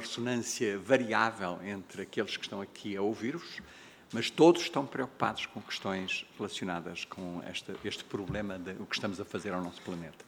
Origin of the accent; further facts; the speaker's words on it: Mozambique; eu cresci em Moçambique, e os livros de botânica falavam de muitas árvores que eu nunca tinha visto.